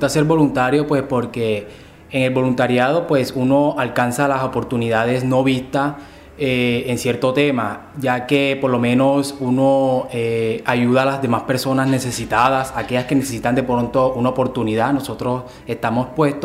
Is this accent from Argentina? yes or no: no; Colombia; porque igualito todos somos colombianos y todos queremos el bien para los demás.